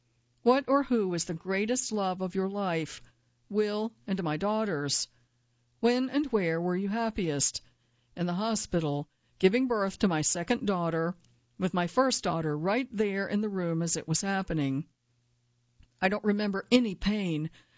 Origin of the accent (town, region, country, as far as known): New York, United States